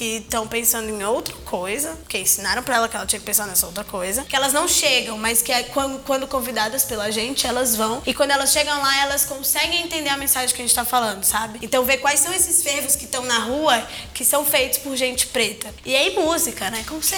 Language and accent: Portuguese; Ceará, Brazil; eu sou cearense, né? E em Fortaleza tem crescido muito